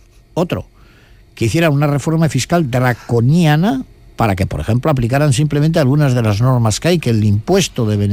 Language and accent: Spanish; Cantabria, Spain; cuando yo nací en mi tierra de Cantabria, como estábamos en un sitio a 2.000 metros de altura, no había ni notarios, ni abogados, ni médico, ni nada de nada